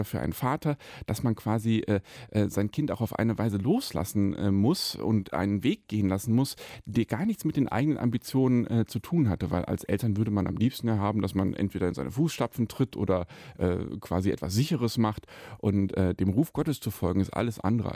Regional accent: Kempen, North Rhine-Westphalia, Germany; Wenn Sie mal in meine Heimatstadt kommen, nach Kempen am Niederrhein, kann man ja mal am Wochenende hinfahren

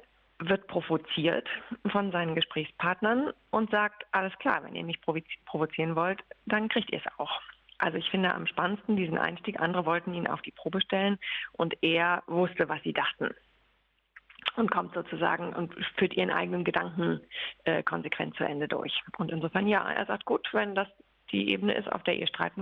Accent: Lower Saxony, Germany; Ich selber bin Niedersächsin, deswegen liegt mir das natürlich schon am Herzen.

